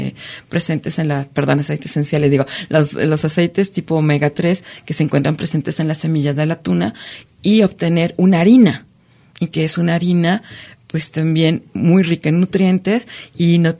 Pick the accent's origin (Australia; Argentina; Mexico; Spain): Mexico; Durango; Y acá en mi tierra, en Durango, se hace una especie de barbacoa